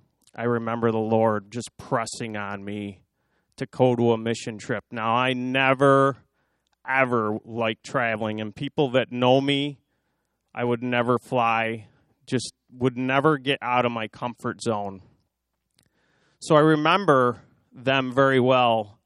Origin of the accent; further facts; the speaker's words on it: Le Roy, New York, United States; I was raised in Leroy, New York. And I've only been a Christian for 5 years.